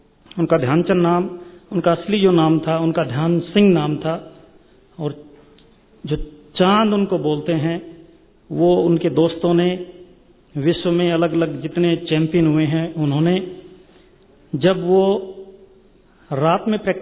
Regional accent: India; born there; मैं खुशकिस्मत मानता हूं अपने आप को कि मैं भारत में पैदा हुआ

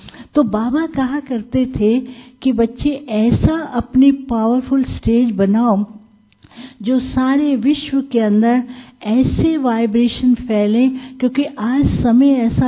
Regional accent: Karnal, Haryana, India; तो मैं भी करनाल से हूँ, हम भी उनके साथ के हैं। जब मैं वहाँ पैदा हुई तो पुष्पा दीदी वहाँ थी

